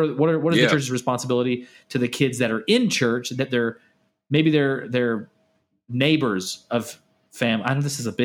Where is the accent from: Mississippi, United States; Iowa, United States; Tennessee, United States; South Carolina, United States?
Mississippi, United States; I mean, my home state is Mississippi